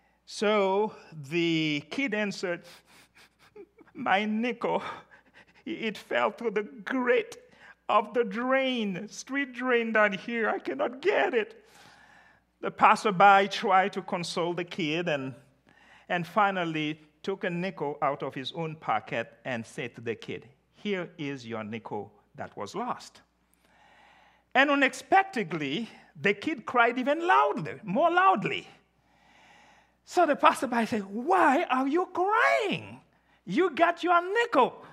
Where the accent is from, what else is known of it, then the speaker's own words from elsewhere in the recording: Haiti; Now, when I grew up in Haiti, I lived a stone's throw from the most famous comedian in the history of the country.